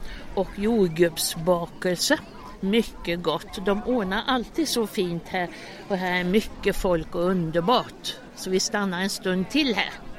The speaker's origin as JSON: {"language": "Swedish", "town": "Falköping", "region": "Västra Götaland County", "country": "Sweden", "said": "Och vi började här, men vi kommer från Falköping."}